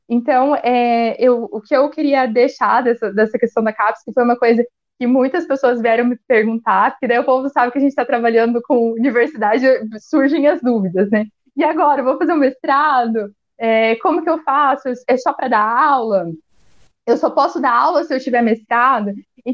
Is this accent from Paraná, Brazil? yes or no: yes; Londrina, Paraná, Brazil; now in Curitiba, Brazil; Eu sou de Londrina e eu vim morar aqui em Curitiba.